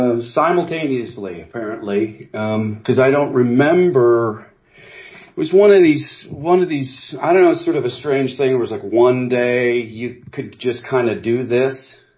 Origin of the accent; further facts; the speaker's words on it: Morton, Illinois, United States; I grew up in Morton, Illinois.